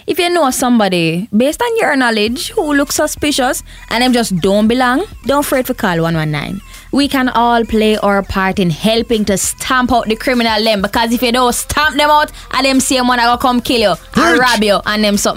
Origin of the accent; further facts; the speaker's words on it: Spanish Town, Saint Catherine, Jamaica; St. Catherine, we come from Spanish Town. Spanish Town, massive big up on herself.